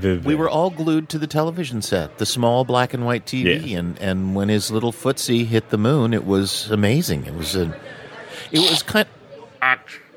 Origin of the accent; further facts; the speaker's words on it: Canoga Park, California, United States; I grew up in Canoga Park, California. I grew up there.